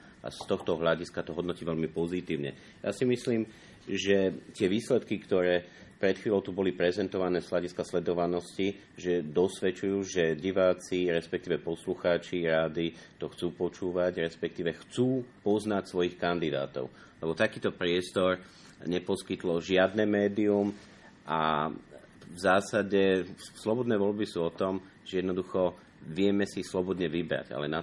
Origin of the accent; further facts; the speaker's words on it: eastern Slovakia, Slovakia; ja som z východu, tak som počúval hlavne Košickú Reginu